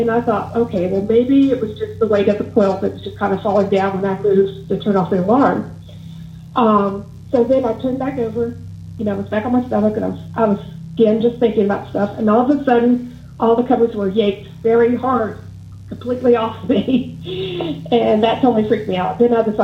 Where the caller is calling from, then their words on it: Virginia Beach, Virginia, United States; I'm from Virginia Beach, Virginia.